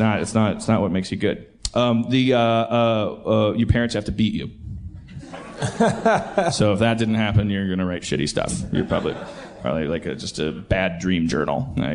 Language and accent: English; Milwaukee, Wisconsin, United States; accent: Milwaukee; did you hear my little Milwaukee accent? Most of the time, Pittsburgh's bringing it out of me.